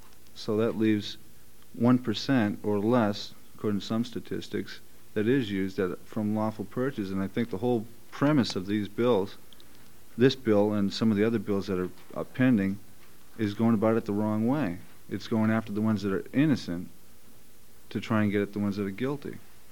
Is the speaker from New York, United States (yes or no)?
no; John Day, Oregon, United States; I'm from John Day over in the state of Eastern Oregon.